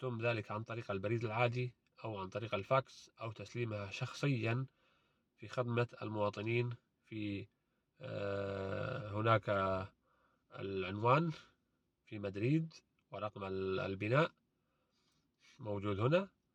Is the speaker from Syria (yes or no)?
yes; Syria; وأنا شخص من سوريا، فعملية الترجمة كانت صعبة جدا